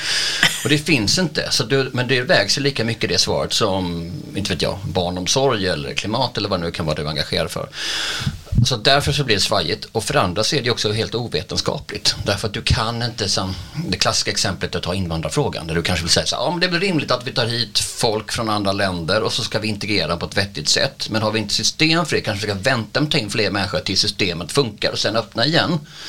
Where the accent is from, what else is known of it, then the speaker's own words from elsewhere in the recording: Skåne, Sweden; Jag är från Skåne, så vi var ju danska fram till 1658.